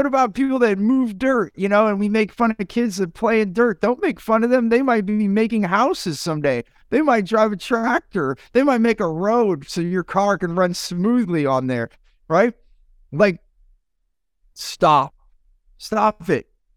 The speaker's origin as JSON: {"language": "English", "country": "United States", "tie": "born or raised there", "said": "because I grew up in the United States through modern society to work, work, work, work, work. I came from immigrant families"}